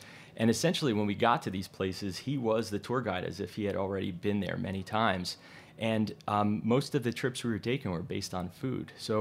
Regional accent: New Jersey, United States; And I grew up in New Jersey, the Jersey Shore, went to school at University of Virginia.

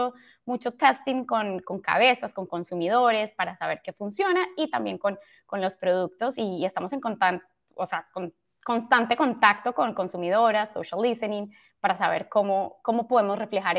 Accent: Colombia; yo soy latina, nacida, crecida en Colombia.

